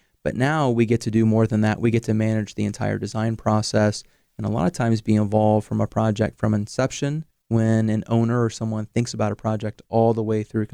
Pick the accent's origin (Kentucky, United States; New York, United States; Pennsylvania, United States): Kentucky, United States; moved away as an adult; now in Fresno, United States; Yes, I grew up in Kentucky and spent almost my entire life there until I graduated from college